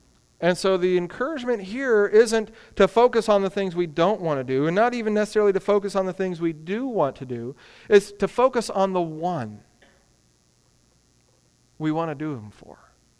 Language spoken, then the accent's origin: English; Texas, United States; And we said, well, we're from Texas. He said, well, you don't have an accent. I said, that's because we're living in the Metroplex. Nobody has an accent here.